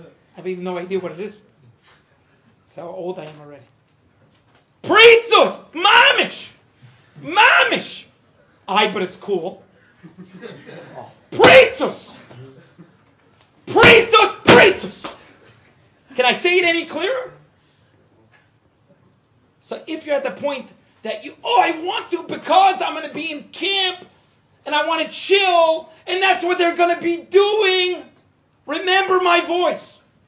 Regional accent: Canada; I'm from Canada.

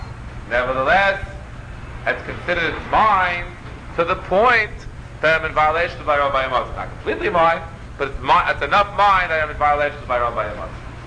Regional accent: Queens, New York, United States; When I was a young man, growing up in Queens, I had a Rebbe, who was the Rebbe Shmaryo Shulman.

